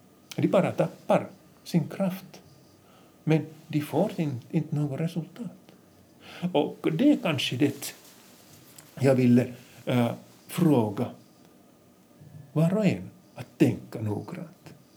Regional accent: Vaasa, Ostrobothnia, Finland; Om vi tänker som finländare och som vasaborna

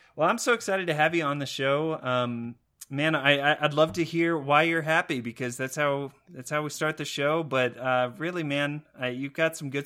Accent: Texas, United States; I'm from Texas originally, and down there is just miserable.

